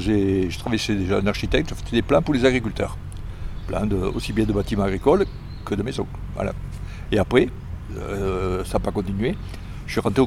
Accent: Mende, Occitanie, France; je suis natif de Mende, Lozère. Et voilà, je restais toute ma vie en Lozère, à part mon régiment en Algérie.

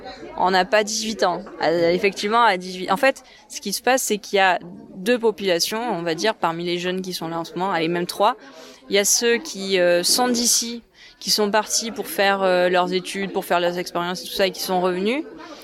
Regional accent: Marseille, Provence-Alpes-Côte d'Azur, France; also born or lived in Paris; now in Lozère, France; je suis pas parisienne, je suis marseillaise, ou en tout cas provençale. Hein. J'ai été juste hébergée à Paris pendant 9 ans. Mais en fait, j'ai quand même des attaches à Viallas. Donc moi, j'ai de la famille qui est d'ici

